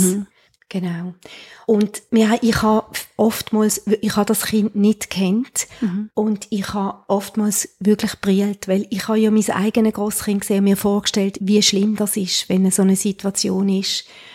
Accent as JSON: {"language": "German", "country": "Switzerland", "said": "als Schweizer Frau"}